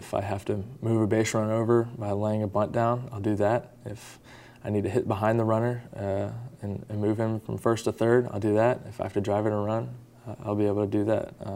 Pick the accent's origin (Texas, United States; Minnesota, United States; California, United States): Texas, United States; Houston; Born and raised in Houston. Yeah. I grew up in Clear Lake. I went to Lutheran South Academy. That's about 30 minutes from home.